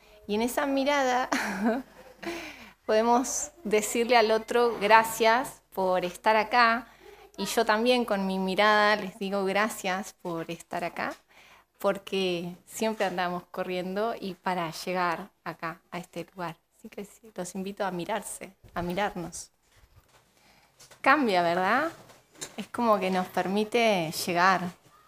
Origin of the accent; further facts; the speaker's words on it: Argentina; Yo soy argentina, licenciada en comunicación social